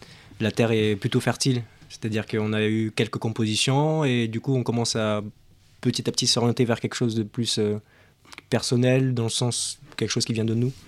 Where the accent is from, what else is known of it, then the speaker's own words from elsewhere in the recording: French Guiana; born there; Je suis né en Guyane française.